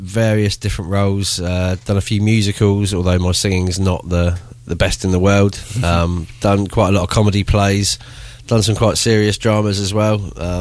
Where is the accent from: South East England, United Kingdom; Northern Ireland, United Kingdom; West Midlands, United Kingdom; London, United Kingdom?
South East England, United Kingdom; I was born on the Isle of Wight and brought up here.